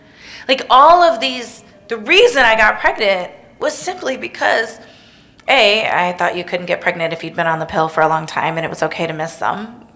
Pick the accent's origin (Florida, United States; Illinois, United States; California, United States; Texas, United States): Illinois, United States; Evanston; Chicago, I had it just up the street, I'm from Evanston.